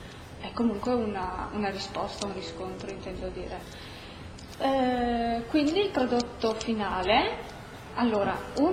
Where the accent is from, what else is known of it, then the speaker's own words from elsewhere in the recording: Belluno, Veneto, Italy; ho 33 anni e sono di Belluno.